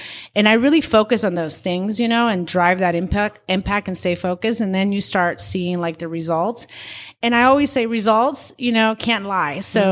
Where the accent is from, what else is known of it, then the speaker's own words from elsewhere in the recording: Mexico; because I know the language, I'm Latina, I'm from Mexico, you know, I was born there.